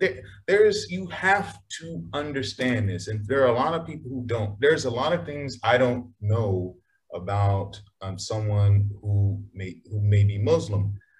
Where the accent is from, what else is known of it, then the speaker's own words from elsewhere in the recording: Texas, United States; Oh, and I can't go without talking about my home state. You're from New York, but even you know, remember the Alamo, right?